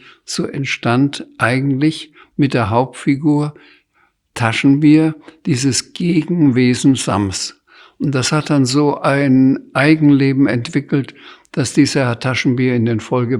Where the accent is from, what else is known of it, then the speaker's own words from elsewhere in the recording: Bamberg, Bavaria, Germany; Ich kann in Bamberg durchaus durch die Stadt gehen, in meine Heimatstadt, ohne dass ich angesprochen werde.